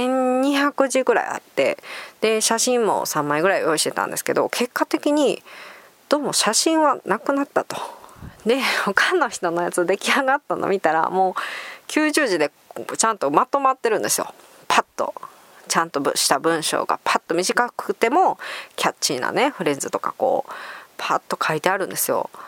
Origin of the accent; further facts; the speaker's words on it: Osaka, Japan; どうしても大阪人なんで最後ちょっと笑いが欲しいとかいうところもあったんですけども